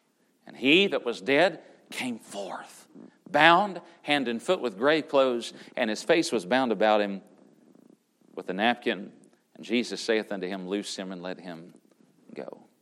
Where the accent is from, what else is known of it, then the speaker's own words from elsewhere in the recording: Tennessee, United States; I'm from Southern Tennessee.